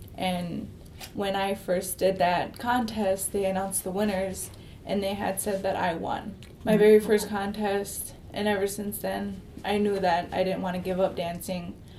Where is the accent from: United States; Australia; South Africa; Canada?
United States; St. Paul, Minnesota; I'm from and enrolled in Mille Lacs, and I was born and grew up in St. Paul.